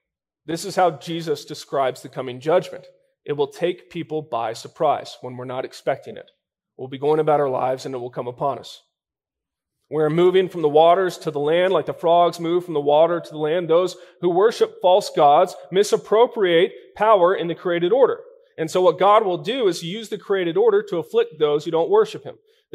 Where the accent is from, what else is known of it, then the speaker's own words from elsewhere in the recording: Texas, United States; now in Colorado, United States; We may get a small taste of mosquitoes here in Colorado, but I'm from Texas, and down there, they're terrible.